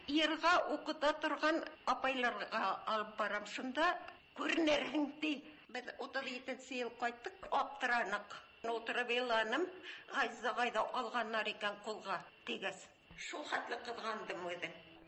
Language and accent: Bashkir; Sterlitamak, Bashkortostan, Russia; Әйтәм, мин Стерлиннән Өфөгә килдем. Өфөнән шунда Мәскәүгә килдем, мин әйтәм.